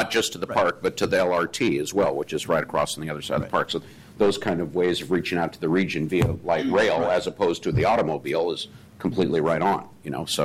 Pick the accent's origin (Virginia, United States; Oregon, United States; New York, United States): Oregon, United States; Portland; I remember I grew up on the West Side, and going to Lloyd Center was a big deal.